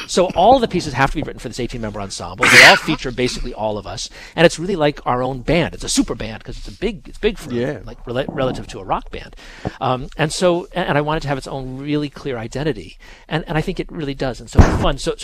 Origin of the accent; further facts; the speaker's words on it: Los Angeles, California, United States; I grew up in LA. Actually.